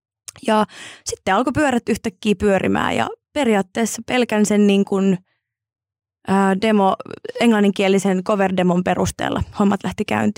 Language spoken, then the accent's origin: Finnish; Oulu, North Ostrobothnia, Finland; Mä olin oululainen musiikkilukiolainen